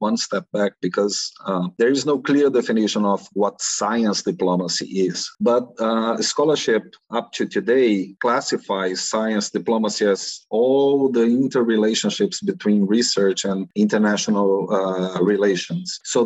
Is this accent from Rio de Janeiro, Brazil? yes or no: no; Brasilia, Federal District, Brazil; because I was raised and educated in Brasilia.